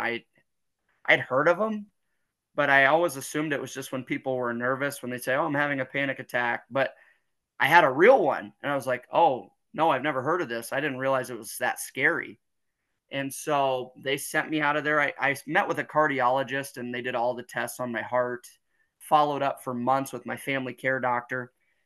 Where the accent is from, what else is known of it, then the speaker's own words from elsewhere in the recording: Sioux City, Iowa, United States; I live in Iowa in the Midwest of the United States. Just a good old Midwestern boy, born and raised in Sioux City